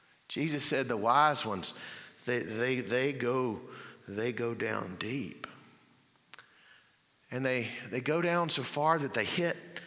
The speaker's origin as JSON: {"language": "English", "region": "Mississippi", "country": "United States", "tie": "born or raised there", "lives_now": "Texas, United States", "said": "I grew up in Mississippi where we had rivers. Like … deep and wide rivers. When I moved out here, I learned about the draws"}